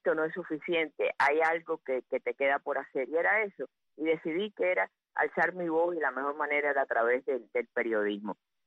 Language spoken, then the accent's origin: Spanish; Cuba; moved away; Yo me recuerdo que cuando las primeras navidades que llegamos de Cuba